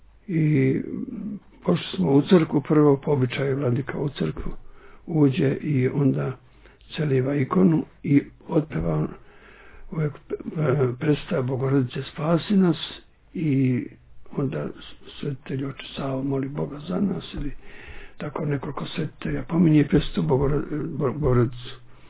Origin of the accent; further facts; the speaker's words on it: Lelić, Šumadija and Western Serbia, Serbia; sa nekim njegovim gostima koji su bili posjetili majku njegovu kod nas u Leliću, i onda sam sa njima pošao prvi put, tada vidim i moje Valjevo, nikad nisam bio do tada, deca nisu išla sa sela koje kuda kao danas, to imao sam 11 godina